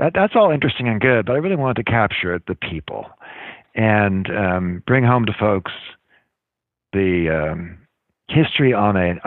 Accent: California, United States; I grew up in California. So if it wasn't for the winning of the West, I wouldn't be where, you know, my life would be entirely different, because I'm a fifth or sixth generation Californian from before the Gold Rush.

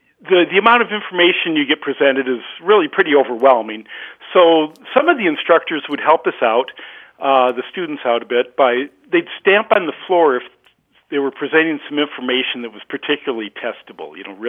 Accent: Rockford, Illinois, United States; I'm from Rockford, Illinois.

